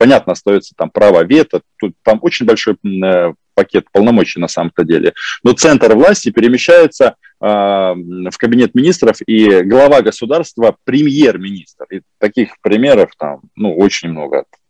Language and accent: Russian; Ukraine; Вернуться всегда можно, потому что мы украинцы, вы белорусы.